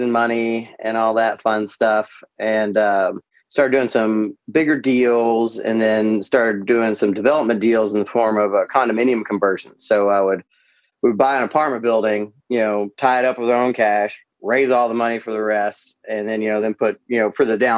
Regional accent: Tullahoma, Tennessee, United States; I'm from Tullahoma, Tennessee, went to school in Knoxville

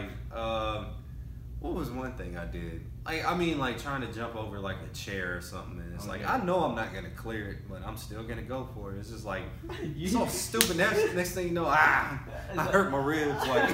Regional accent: the South, United States; I am from the South.

